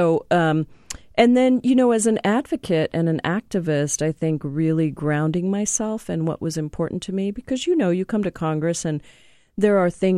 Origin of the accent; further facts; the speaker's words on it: India; people would say, where are you from? And I'd say, India. And they'd look at me and say, where in Indiana? And I was like, no, not Indiana, India, like the country, you know, across the ocean.